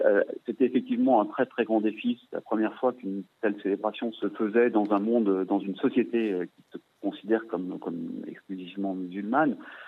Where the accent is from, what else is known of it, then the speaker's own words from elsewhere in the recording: France; je crois aussi en tant que Français